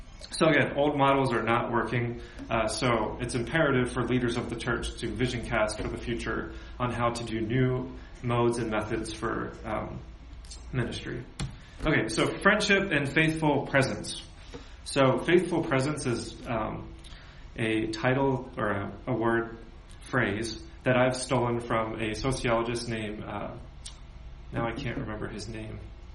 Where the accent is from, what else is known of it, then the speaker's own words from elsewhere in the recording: United States; So as an American, I can go to Mexico